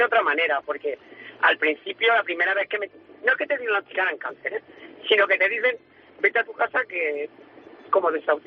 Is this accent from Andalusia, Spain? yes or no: yes; Andalusia, Spain; yo vivo al lado de Guadalquivir, ¿no? Mi pueblo... Lo divide muy pequeño, lo divide en 3 partes, como una Y, el Guadalquivir nacente, por la Sierra de Cazorla, ¿no?